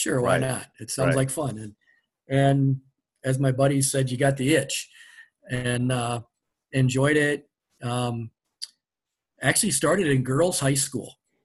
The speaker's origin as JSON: {"language": "English", "region": "Wisconsin", "country": "United States", "tie": "born or raised there", "said": "I was going to college at UW-Platteville, and which is only like 14 miles from my hometown."}